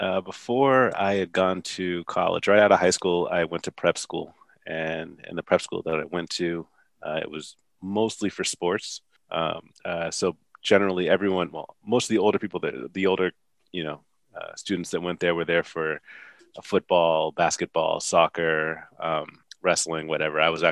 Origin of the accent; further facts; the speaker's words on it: Newton, Massachusetts, United States; I am originally from Boston. Well, just outside of Boston, Massachusetts, a town called Newton.